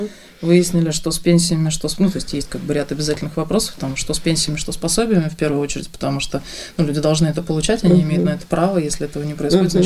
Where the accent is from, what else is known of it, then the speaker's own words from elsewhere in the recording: Russia; и там узнавали, что мы из России